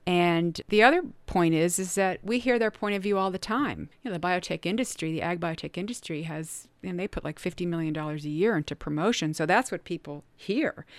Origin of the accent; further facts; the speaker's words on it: Cincinnati, Ohio, United States; I grew up in Cincinnati.